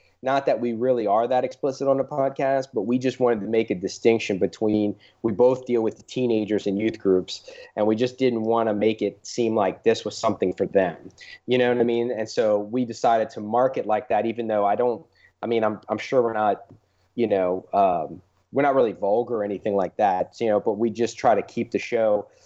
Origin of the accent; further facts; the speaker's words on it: New Orleans, Louisiana, United States; we talk a little bit about the Saints every now and then since we're from New Orleans.